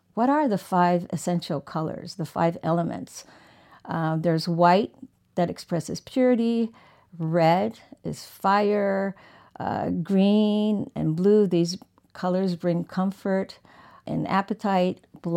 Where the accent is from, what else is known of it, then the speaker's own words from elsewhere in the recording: New York, United States; born there; also born or lived in San Francisco / Tokyo / Mexico / Kamakura; I was born in New York, and we basically moved back and forth like migrating birds every 3 to 5 years across the Pacific, San Francisco, Tokyo, Mexico, Kamakura, and Los Angeles.